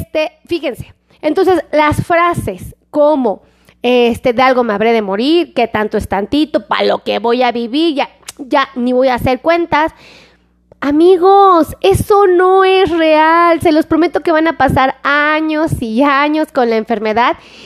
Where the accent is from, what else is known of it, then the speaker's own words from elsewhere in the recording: Mexico City, Mexico; el chido es del chilango y... pues la verdad, sí soy chilanga.